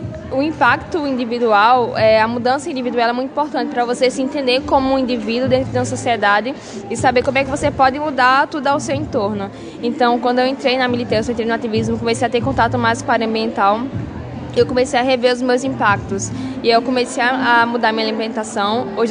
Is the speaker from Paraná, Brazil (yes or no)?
no; Campina Grande, Paraíba, Brazil; now in João Pessoa, Brazil; Eu sou de Campina Grande, natural de Campina Grande, mas eu moro em João Pessoa, na Paraíba, que são cidades ali pertinhas, uma da outra.